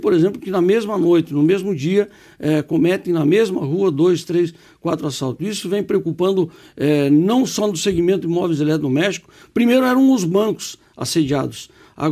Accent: Chapecó, Santa Catarina, Brazil; now in Curitibanos, Brazil; eu moro na cidade de Curitibanos há 35 anos, sou natural da cidade de Chapecó, mas já fui reconhecido como cidadão curitibanense

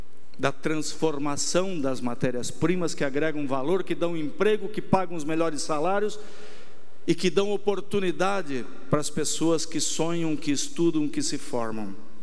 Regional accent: Rio do Sul, Santa Catarina, Brazil; nós que somos brasileiros, catarinenses, eu, rio-sulense, e que temos assim uma garra muito grande de defender a nossa nação

